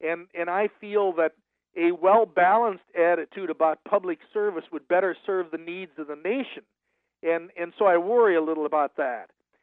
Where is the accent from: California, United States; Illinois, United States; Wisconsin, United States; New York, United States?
Illinois, United States; Belleville; a police magistrate in my hometown of Belleville, 12 years a member of the House of Representatives in Illinois